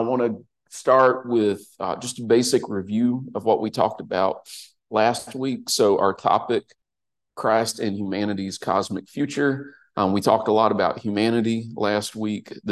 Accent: South Carolina, United States; I grew up near the Chattooga River in upstate South Carolina in 1998.

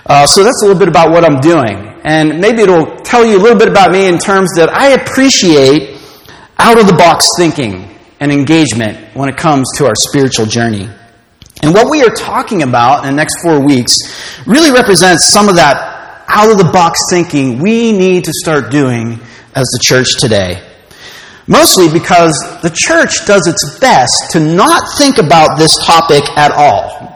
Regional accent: Pittsburgh, Pennsylvania, United States; So I was born and raised in Pittsburgh. This is my home. I love it here.

